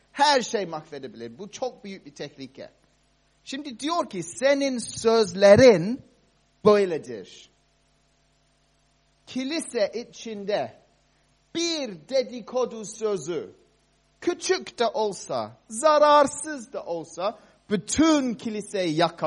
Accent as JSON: {"language": "Turkish", "country": "Cyprus", "tie": "born or raised there", "said": "Ben Kıbrıs'ta büyüdüm biliyorsunuz ve Kıbrıs'ta çok kuru ya, çok az yağmur yağıyor."}